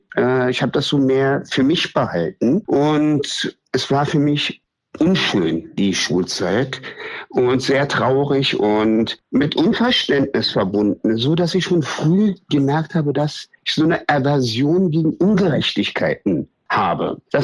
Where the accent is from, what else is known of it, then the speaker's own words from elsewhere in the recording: Berlin, Germany; ich bin 51 Jahre alt, gebürtig in Berlin mit persischen Wurzeln.